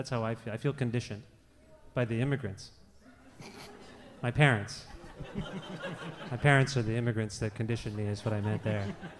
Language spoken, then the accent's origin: English; India; I'm from India. My dad, my parents, I almost said just my dad, but both of them, my parents, are from India. And I grew up, I was first generation